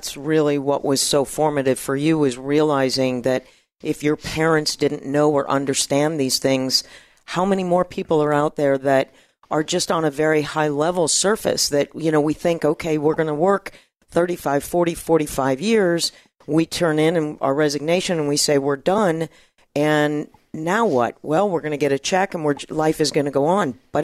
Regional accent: Michigan, United States; I'd never seen snow piles, and I'm originally from Michigan

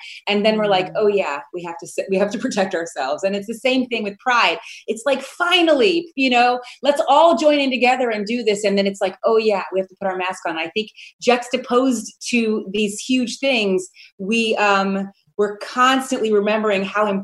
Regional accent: Harlem, New York, United States; You know, we're from Harlem, and there are family marches.

